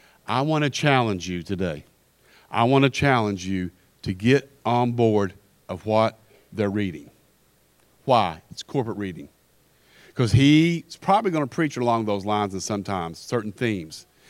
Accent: Kentucky, United States; Listen, he thinks I'm not from the South. I am from Kentucky, still in the South.

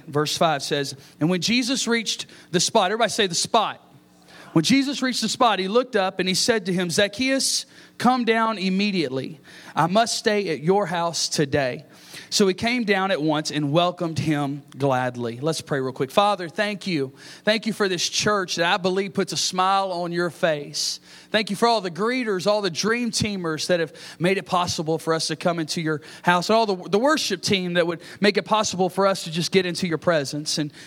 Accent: Louisiana, United States; also born or lived in Pennsylvania; I was born in Pennsylvania, raised in Louisiana, okay? I do love to eat crawfish.

